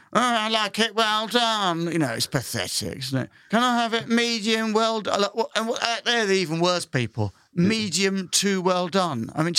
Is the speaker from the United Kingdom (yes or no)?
yes; United Kingdom; I'm British